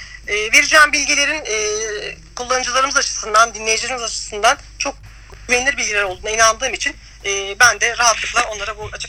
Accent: Karşıyaka, İzmir, Turkey; Türkiye'de ve İzmir'de yaşıyorum. Karşıyaka'lıyım.

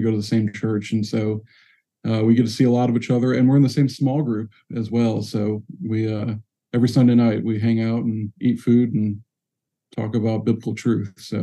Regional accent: Tecumseh, Michigan, United States; I grew up in Southeast Michigan in a little town called Tecumseh there, not too far from Ann Arbor.

